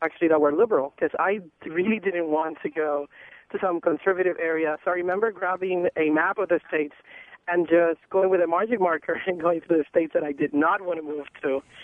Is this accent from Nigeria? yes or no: no; Puerto Rico; now in Davenport, United States; I had to explain over and over the fact that I was from Puerto Rico, that I was a U.S. citizen, all these things.